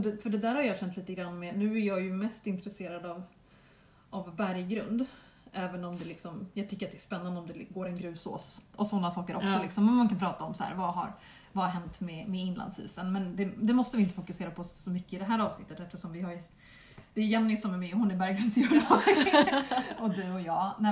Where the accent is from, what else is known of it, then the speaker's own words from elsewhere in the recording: Vara, Västra Götaland County, Sweden; jag är från Vara i Västergötland.